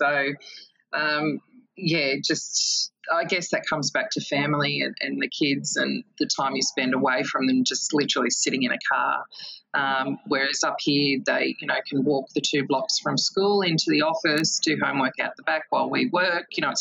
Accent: Sydney, New South Wales, Australia; I'm born and bred in Sydney

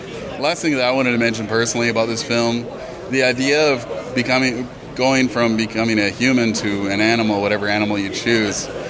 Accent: Canada; I'm from the Northwest Coast. I'm on MNBC Canada.

